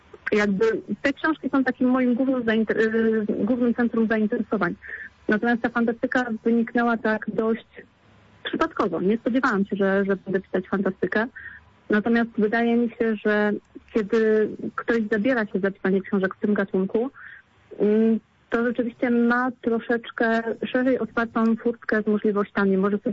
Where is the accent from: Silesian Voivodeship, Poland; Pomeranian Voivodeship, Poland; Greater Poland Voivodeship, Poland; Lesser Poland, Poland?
Greater Poland Voivodeship, Poland; Sieraków; to też wynika bardziej z miejsca, w którym się wychowywałam, w którym dorastałam. Był to Sieraków Wielkopolski i w latach 90., kiedy właśnie byłam dzieckiem